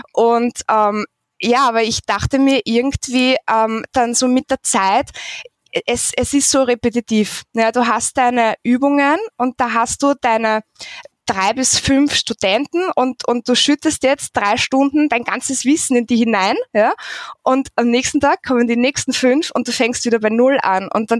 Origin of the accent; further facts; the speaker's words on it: Vienna, Austria; born there; Ich bin in Wien geboren, ich habe in Wien studiert, habe in Wien gearbeitet